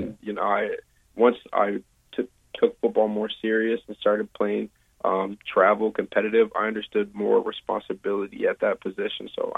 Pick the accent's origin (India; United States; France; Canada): Canada; Windsor, Ontario; I was born and raised here in Windsor.